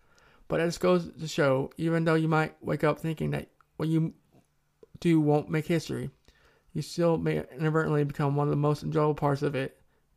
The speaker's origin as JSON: {"language": "English", "region": "Iowa", "country": "United States", "tie": "born or raised there", "said": "headed west, bound for my hometown for a reunion. It was mid-morning and the sun was behind us. The countryside there, like most of central Iowa, is cornfields"}